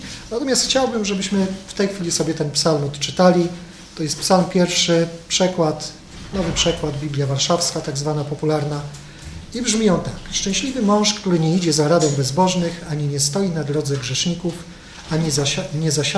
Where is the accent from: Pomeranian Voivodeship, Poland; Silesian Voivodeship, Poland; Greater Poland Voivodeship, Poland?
Greater Poland Voivodeship, Poland; Poznań; jestem z Poznania. Jestem ze zboru, który mieści się przy ulicy Kręcowej.